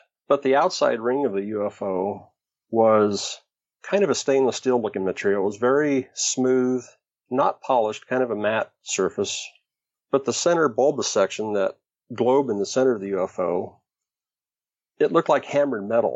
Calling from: Oregon, United States; Yes, I'm calling from Oregon.

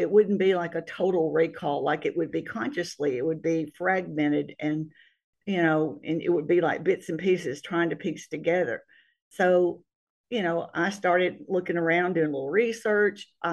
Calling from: Mississippi, United States; Yes, I am. I'm calling from Mississippi. I've lived a lot of places, but this is where I call home now.

